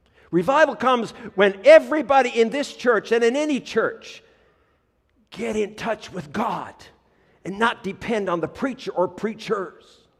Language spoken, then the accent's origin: English; Newfoundland and Labrador, Canada; me growing up in Newfoundland, I never saw a vine in my life. Nobody grew grapes.